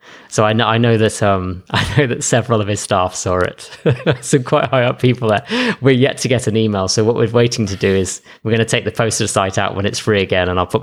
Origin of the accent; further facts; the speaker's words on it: England, United Kingdom; So I grew up in the middle of England.